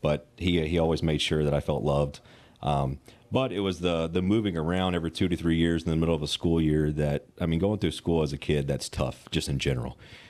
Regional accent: Kentucky, United States; So I grew up in Western Kentucky. My dad was a Southern Baptist preacher, and we traveled quite a bit, moved around quite a bit.

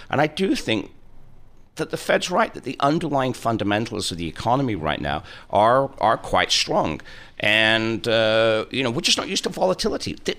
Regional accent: Preston, North West England, United Kingdom; One of the first team to win the Football League when that started 130 years ago in 1888. It's my hometown.

